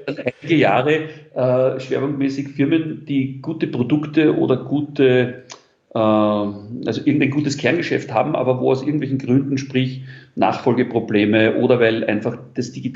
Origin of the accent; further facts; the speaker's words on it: Vienna, Austria; Also ich bin in Wien geboren. Es ging in ganz einfachen Verhältnissen in Wien in einem Arbeiterbezirk.